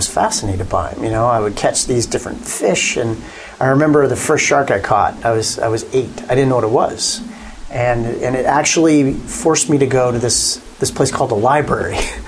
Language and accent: English; Martha's Vineyard, Massachusetts, United States; I grew up in Martha's Vineyard, a little island off Cape Cod.